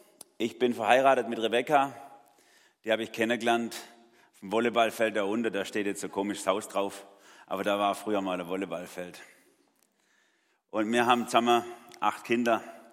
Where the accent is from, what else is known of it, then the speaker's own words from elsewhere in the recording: Baden-Württemberg, Germany; weil ich Schwabe bin. Und als Schwabe zählt, was ich leiste.